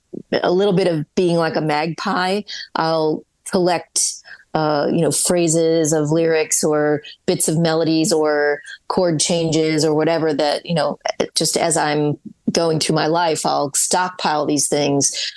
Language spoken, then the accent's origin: English; Kentucky, United States; to a kid growing up in Kentucky, that all seemed like it was happening in some other, you know, world that I would never have any access to.